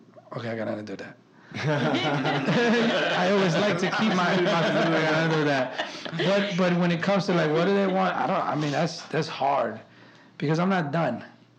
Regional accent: New York City, New York, United States; also born or lived in Colombia; So I went from there to New York. I was in Queens for a while, and I went to the Bronx.

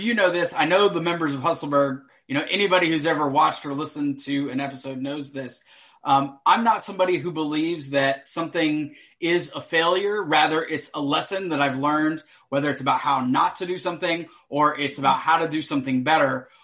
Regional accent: Atlanta, Georgia, United States; now in St. Petersburg, United States; It's kind of like when I was growing up in Atlanta, it was that way. You know, hardly anybody was actually from Atlanta.

